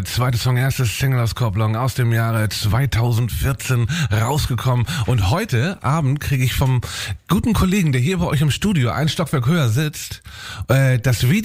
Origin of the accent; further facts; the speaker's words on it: Hamburg, Germany; ich bin ja Hamburger, gebürtiger Hamburger und ich läster viel über meine Heimatstadt rum.